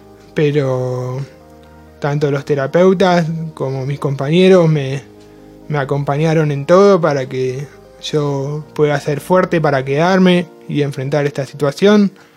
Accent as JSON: {"language": "Spanish", "town": "Luján", "region": "Buenos Aires Province", "country": "Argentina", "said": "tengo 26 años, soy de Luján"}